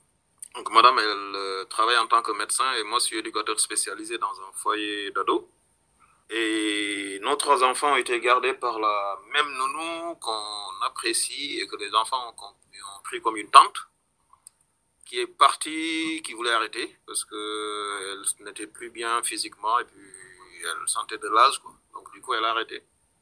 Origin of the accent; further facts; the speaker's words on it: Senegal; Moi, je suis originaire du Sénégal.